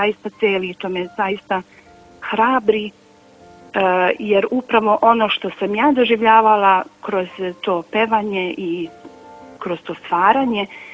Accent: Mladenovac, Belgrade, Serbia; now in Valjevo, Serbia; ja dolazim iz Šumadijske eparhije iz Mladenovca u Valjevo

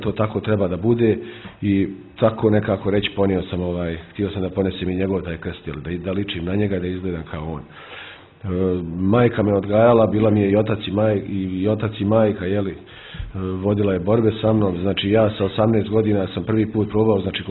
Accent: Banja Luka, Republika Srpska, Bosnia & Herzegovina; rodom sam iz Banja Luke, imam 37 godina

